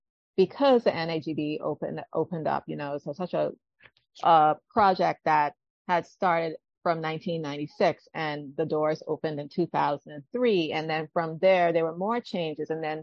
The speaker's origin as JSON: {"language": "English", "country": "Bahamas", "said": "I was like, oh yeah, I'm from the Bahamas."}